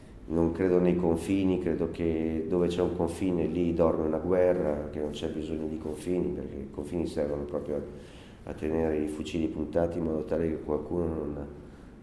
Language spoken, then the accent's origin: Italian; Bologna, Emilia-Romagna, Italy; now in Rome, Italy; vivo in Italia, sono di Bologna, ma abito da tantissimo a Roma e ho vissuto anche molto all'estero